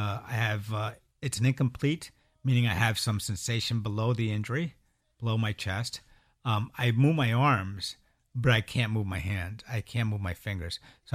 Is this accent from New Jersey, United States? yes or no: yes; Dover, New Jersey, United States; Well, I was born in a small town called Dover, New Jersey. I come from Jersey.